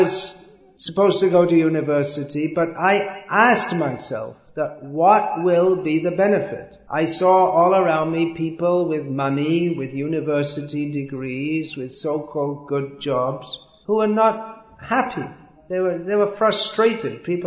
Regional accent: Bhimavaram, Andhra Pradesh, India; I am a student at the Vishnu Dental College, and I am age 21. I am from Bhimavaram.

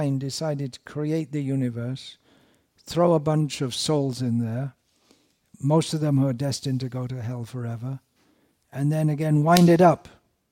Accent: England, United Kingdom; When I was growing up in Merry England, we heard about computers.

